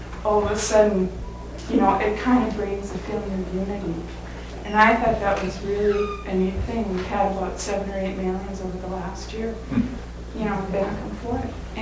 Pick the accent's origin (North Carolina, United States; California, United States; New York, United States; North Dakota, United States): North Dakota, United States; Grand Forks; I'm from Grand Forks, North Dakota, and a lot of you from the Midwest might be familiar with it.